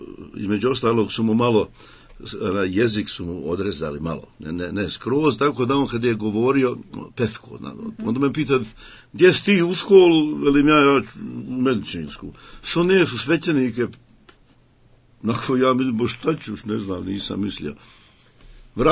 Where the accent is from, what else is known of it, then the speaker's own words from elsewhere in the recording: Busovača, Federation of Bosnia and Herzegovina, Bosnia & Herzegovina; Nakon osnovne škole kod nas u Busovači, tad nije bilo srednje škole, nego išlo je se u Zenicu.